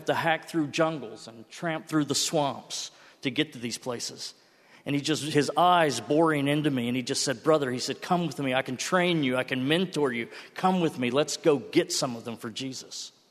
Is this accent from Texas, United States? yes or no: yes; Corpus Christi, Texas, United States; I grew up in Corpus Christi, Texas, far south Texas, long hair, surfer, that culture, everything that goes